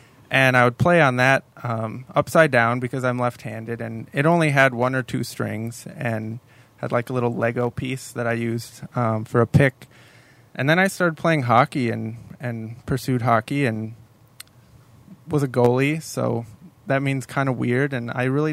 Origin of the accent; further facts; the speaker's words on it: Golden Valley, Minnesota, United States; It is, yeah. I grew up in Golden Valley, just outside of Minneapolis.